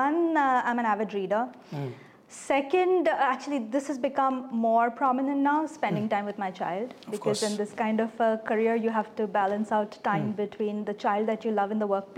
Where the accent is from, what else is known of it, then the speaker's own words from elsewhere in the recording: Kolkata, West Bengal, India; I come from Kolkata.